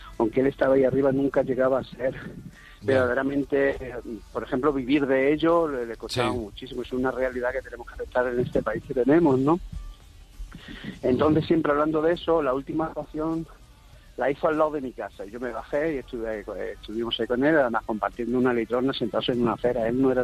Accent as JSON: {"language": "Spanish", "region": "Extremadura", "country": "Spain", "said": "yo no pierdo nunca, yo soy extremeño, tío."}